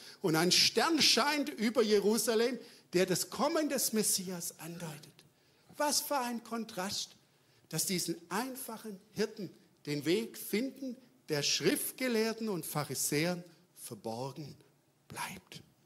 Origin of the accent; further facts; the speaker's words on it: Baden-Württemberg, Germany; Für uns als Schwabe ganz erstaunliche Dinge.